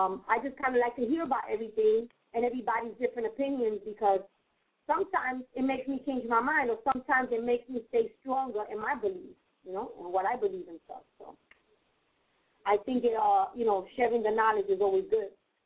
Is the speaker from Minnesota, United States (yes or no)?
no; New York City, New York, United States; now in Philadelphia, United States; Like, they be having, like, I'm from Philly. And there's not, well, I just recently moved to Philly. I'm originally from New York.